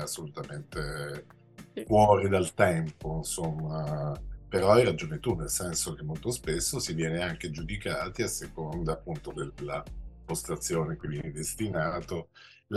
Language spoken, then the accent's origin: Italian; Rome, Lazio, Italy; born there; now in Milan, Italy; perché sono nato a Roma e poi sono venuto a Milano